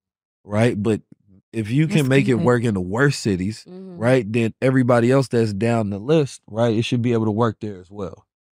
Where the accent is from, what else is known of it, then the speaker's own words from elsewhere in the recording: St. Louis, Missouri, United States; born there; St. Louis, I was born in St. Louis, so I know how bad gun violence is in St. Louis.